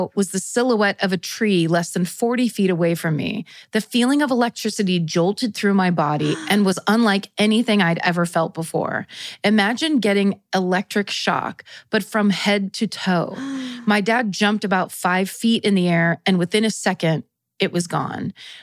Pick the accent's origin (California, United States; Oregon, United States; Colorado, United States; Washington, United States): Colorado, United States; I grew up in Western Colorado with my mom, but my dad lived in Denver, so every summer, my sister and I would go stay with him.